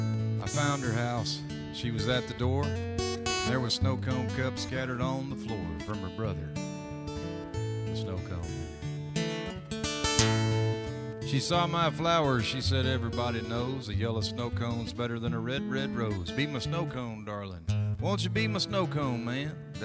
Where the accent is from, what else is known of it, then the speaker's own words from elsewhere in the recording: Tyler, Texas, United States; I'm actually not Cajun, and sometimes, you know, I ask myself why, you know, because I'm actually from Tyler, Texas